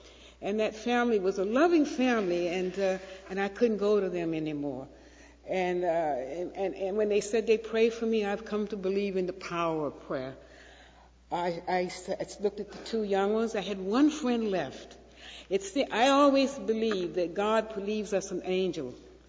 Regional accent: Atlanta, Georgia, United States; Now, growing up in Atlanta, you know, death was one of the things that was most fearful. Now, I grew up in the Baptist church.

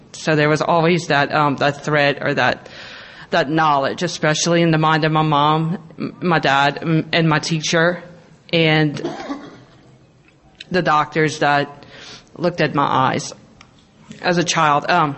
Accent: Lafayette, Louisiana, United States; I am from Lafayette, Louisiana.

